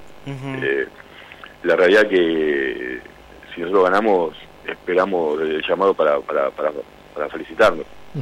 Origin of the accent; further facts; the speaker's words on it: Lanús, Buenos Aires Province, Argentina; Yo me crié acá, en Lanús, uh-huh. En un barrio. Tengo el potrero a vuelta de mi casa, toda la vida.